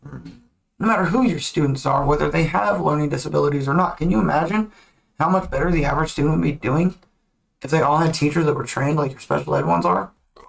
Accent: Philippines; And then there was one that used to make fun of me for being Filipino because he didn't even know what the Philippines was.

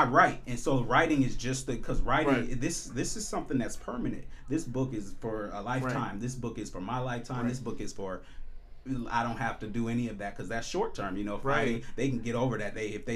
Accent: Indiana, United States; moved away as an adult; because I came from Indiana and I said, you know what? I was 19 and I left a tennis scholarship of $5,000 to pay a second year at Indiana Tech. And I said, I'm going to go to New York City.

